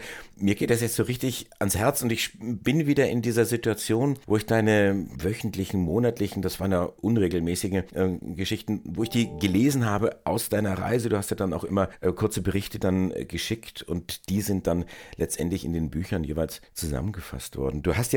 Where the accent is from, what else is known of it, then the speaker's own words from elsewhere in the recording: Erlangen, Bavaria, Germany; ich stamme aus Erlangen, die Radfahrerstadt schlechthin.